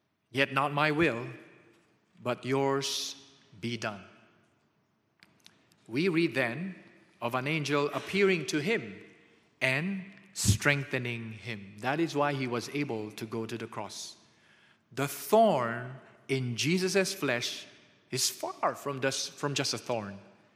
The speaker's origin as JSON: {"language": "English", "country": "Philippines", "said": "So I was from the Philippines, and we say, oh, Paul's thorn in the flesh, it must be the mother-in-law."}